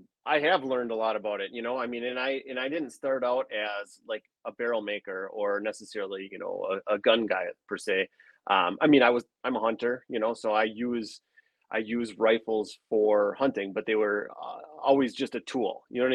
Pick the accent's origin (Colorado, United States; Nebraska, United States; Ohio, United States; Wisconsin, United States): Wisconsin, United States; Rhinelander; I'm from, I mean, maybe based on my accent, I'm from Rylander, so northern Wisconsin.